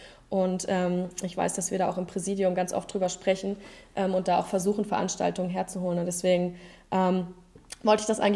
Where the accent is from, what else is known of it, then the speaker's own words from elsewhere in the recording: Brandenburg, Germany; Für mich als Brandenburgerin ist es total schön, weil ich habe früher auch immer in Cottbus zum einen das Turnier der Meister gesehen